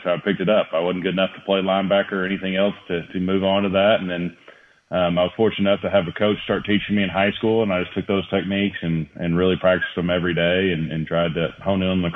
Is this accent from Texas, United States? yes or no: no; Arkansas, United States; You know, growing up in Arkansas, Dallas was always so close